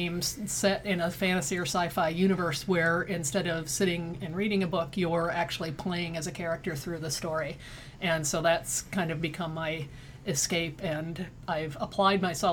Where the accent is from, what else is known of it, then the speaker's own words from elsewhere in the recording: Iowa, United States; also born or lived in Illinois / Arizona; But I grew up in Iowa, went to college there, then lived in Illinois and Arizona, and finally made my way here in pursuit of a job.